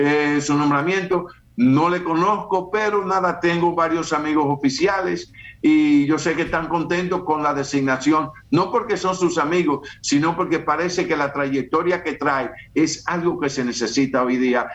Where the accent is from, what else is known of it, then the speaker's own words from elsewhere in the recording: Dominican Republic; que todos somos dominicanos